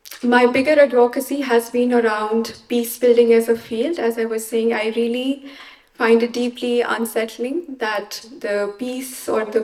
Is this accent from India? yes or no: yes; Jammu and Kashmir, India; So I'm from the Indian administered part of it.